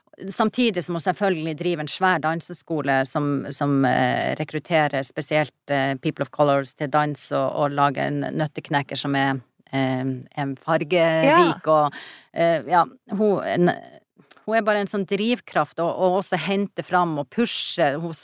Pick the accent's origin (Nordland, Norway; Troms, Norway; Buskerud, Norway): Troms, Norway; når jeg vokste opp I Malangen